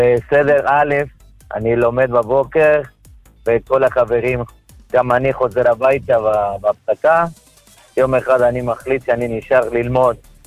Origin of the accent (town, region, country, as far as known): Southern District, Israel